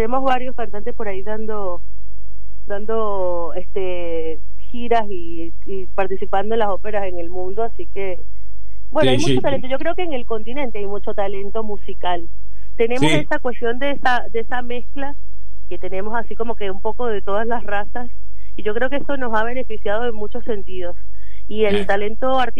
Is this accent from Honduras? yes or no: no; Venezuela; yo también soy, o sea, también estoy nacionalizada argentina, así que soy venezolana argentina.